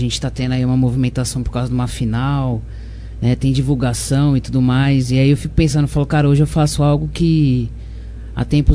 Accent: São Paulo, Brazil; born there; minha família é de São Paulo, na verdade. Eu nasci em São Paulo, mas a minha família reside aqui, né, atualmente.

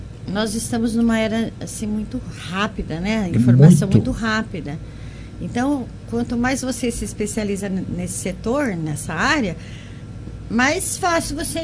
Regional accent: Taquaritinga, São Paulo, Brazil; Eu sou de Taquaritinga, eu venho todos os dias.

